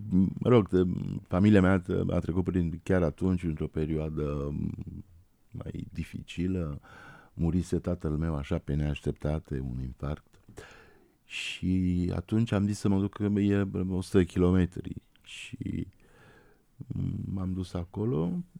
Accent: Cluj-Napoca, Cluj County, Romania; now in Bucharest, Romania; La Cluj, mă rog, acolo l-am înțeles, sunt clujean, acolo m-am format, m-am născut, m-am format, am trăit foarte, foarte mulți ani.

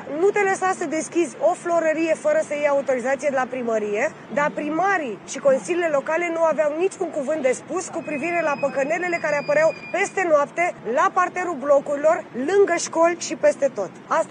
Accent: Bucharest, Romania; Eu sunt născută și crescută în București, în sectorul 6.

